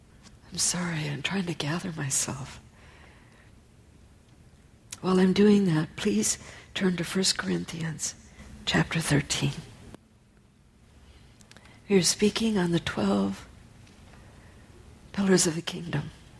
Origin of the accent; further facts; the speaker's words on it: Michigan, United States; I grew up in Michigan, and I was taught that when a tornado comes, I wasn't taught you stand up and rebuke it.